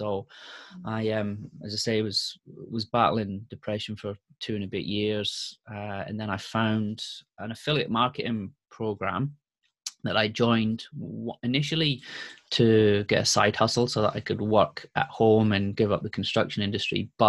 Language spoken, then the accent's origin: English; Scotland, United Kingdom; moved away as an adult; also born or lived in Germany / England; now in Sydney, Australia; here in Australia, Sydney, Australia. So as you can hear, the accent doesn't fit with where I am. So I'm originally from Scotland. Well, the last place I lived, I've moved around a bit. I was the child of an army dad. So born in Germany, lived in Germany, England, Scotland. Now Australia for the past 8 years.